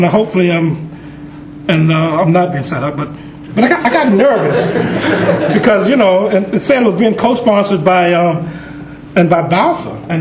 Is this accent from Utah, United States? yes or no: yes; Utah, United States; they discover that I'm from Utah, a Mormon, a Republican, they look at me and say, "This brother's lost his way. Forgot who he is."